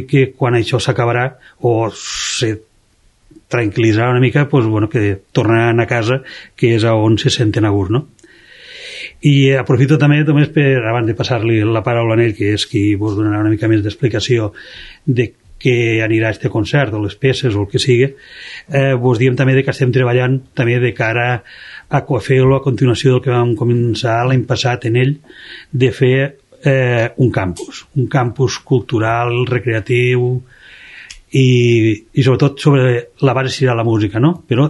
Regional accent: Roquetes, Catalonia, Spain; els que som de Roquetes

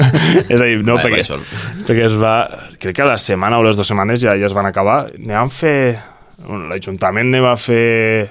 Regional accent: Roquetes, Catalonia, Spain; si algú té preguntes d'on ets, doncs mira, de roquetes vinc, de roquetes baixo

